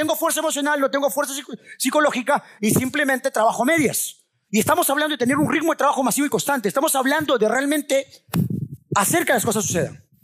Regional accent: Peru; Todos sabemos que es Machu Picchu porque somos peruanos.

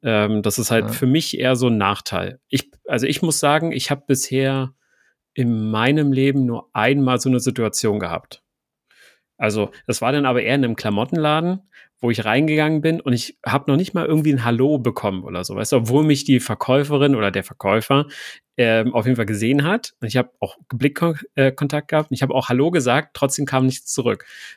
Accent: Berlin, Germany; Also ich komme aus dem Osten von Berlin, also Biesdorf, das ist Marzahn-Hellersdorf, so die südliche Ecke davon.

